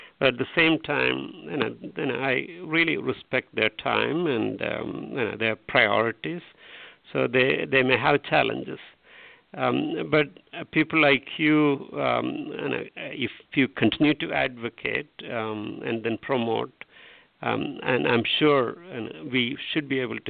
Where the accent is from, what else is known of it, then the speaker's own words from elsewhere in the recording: India; As I said, I'm from India, so which is what we call as a transition economy.